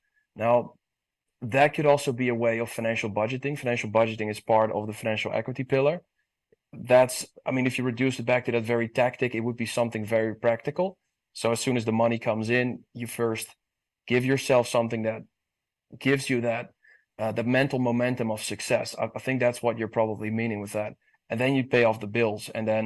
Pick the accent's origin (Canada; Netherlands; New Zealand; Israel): Netherlands; now in Tennessee, United States; growing up in the Netherlands, and not necessarily growing up with a lot of religion around me